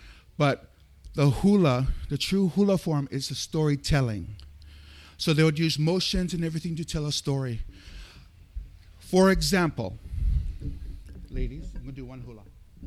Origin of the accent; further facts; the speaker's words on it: Hawaii, United States; Aloha mai kako. … I come from Hawaii, the state of Hawaii.